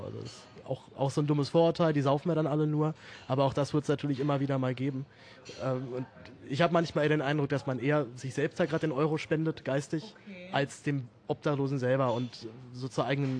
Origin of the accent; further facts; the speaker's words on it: Berlin, Germany; Also ich bin in Berlin aufgewachsen.